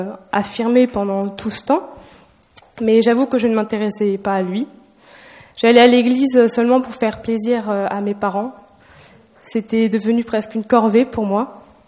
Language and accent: French; Colmar, Grand Est, France; je suis originaire d'Alsace, et donc plus précisément de Colmar, dans le Haut-Rhin. Donc, je suis fille de la fille de Anne et de Christian, qui étaient pasteurs en Alsace.